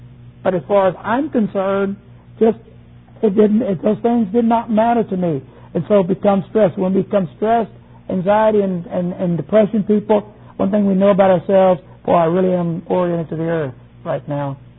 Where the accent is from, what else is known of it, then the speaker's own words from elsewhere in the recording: United States; moved away as an adult; I was living there in Germany. That's where I slept, ate, worked, and where I lived. I lived as an American.